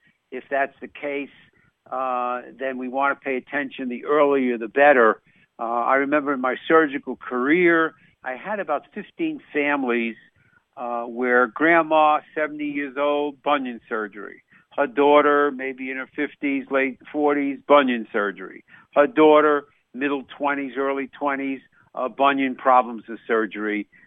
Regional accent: New York, United States; I'm a New Yorker.

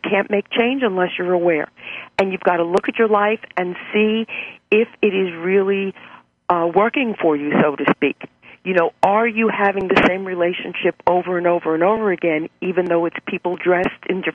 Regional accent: New York, United States; I mean, I'm from New York, so look at what was just going on with Anthony Weiner.

